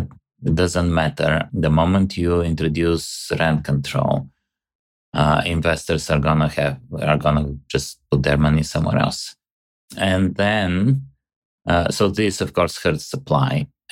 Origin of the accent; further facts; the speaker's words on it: Bulgaria; I come from Bulgaria, maybe you remember. So I'm very aware how things evolved in Eastern Europe